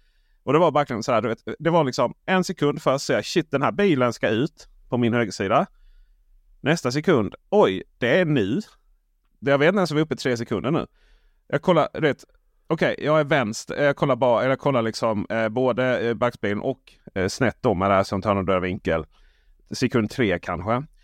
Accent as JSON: {"language": "Swedish", "region": "Blekinge", "country": "Sweden", "said": "Jag är ju från Blekinge så jag går lite långsammare och så."}